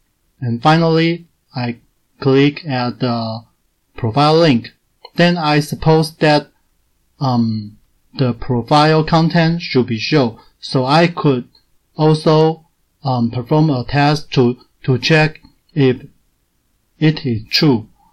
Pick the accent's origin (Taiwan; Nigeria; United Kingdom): Taiwan; English is a second language; from Taiwan.